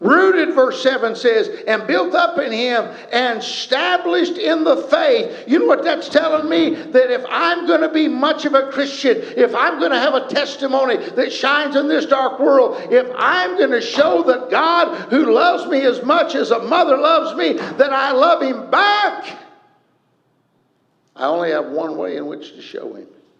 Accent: United States; I'm glad I was raised in America. I believe in democracy.

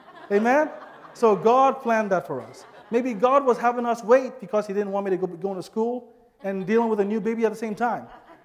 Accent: Nigeria; I grew up in Nigeria, so I speak the language very well.

